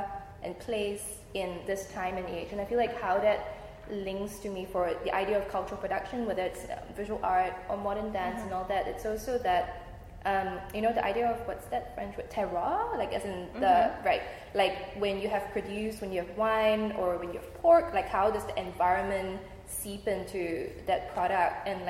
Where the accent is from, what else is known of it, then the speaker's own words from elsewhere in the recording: Singapore; I'm not sure that for me being a Singaporean is actually so different from being the citizen of a city